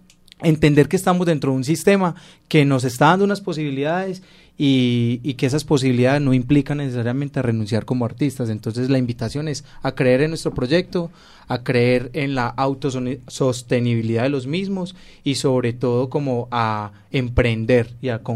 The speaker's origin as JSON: {"language": "Spanish", "country": "Colombia", "said": "es un deber como grupo y como músicos colombianos aportarle a esa visión de país que tenemos"}